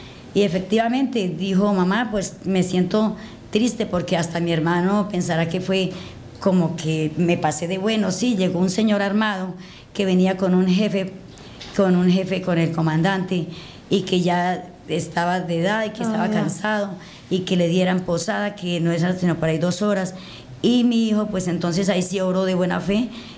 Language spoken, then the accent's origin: Spanish; Acacías, Meta, Colombia; Pues lo que pasa es que nosotros somos de Acacías.